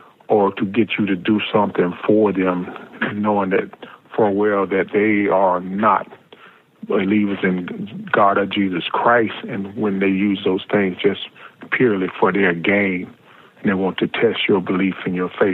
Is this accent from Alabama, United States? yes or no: yes; Prattville, Alabama, United States; from Prattville, Alabama.